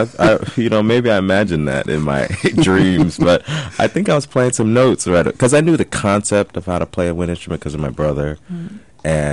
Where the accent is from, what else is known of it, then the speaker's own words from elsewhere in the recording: Chicago, Illinois, United States; Yeah, I grew up in Chicago, but kind of listening to Stanford's story, it's like, wait a second, that sounds like my story.